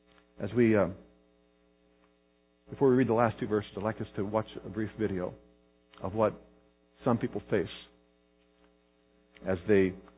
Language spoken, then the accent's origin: English; Kansas, United States; partly because I'm from Kansas and I've never seen, like, I'm not used to it yet